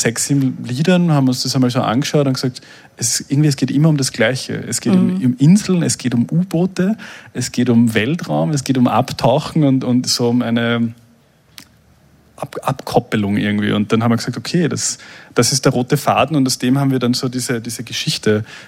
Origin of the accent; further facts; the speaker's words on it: Burgenland, Austria; dort, wo ich aufgewachsen bin, am Neusiedlersee, das ist so an der ungarischen Grenze und so am Rande von einem Nationalpark.